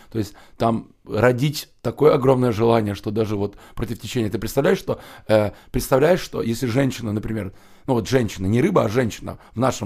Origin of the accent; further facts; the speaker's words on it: Hamburg, Germany; Он говорит, откуда ты? Я говорю, ну, из Гамбурга.